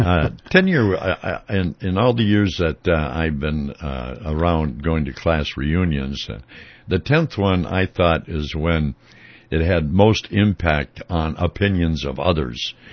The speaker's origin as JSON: {"language": "English", "town": "St. Paul", "region": "Minnesota", "country": "United States", "lives_now": "Northfield, United States", "said": "And I remember reading the Northfield News when I first came to town because I was from St. Paul."}